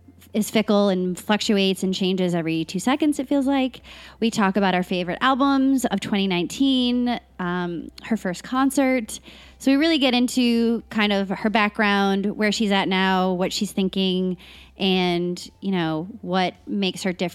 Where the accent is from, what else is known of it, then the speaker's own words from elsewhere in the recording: East Coast, United States; Yeah, I grew up on the East Coast, so I'm familiar with what this time of year can bring weather-wise.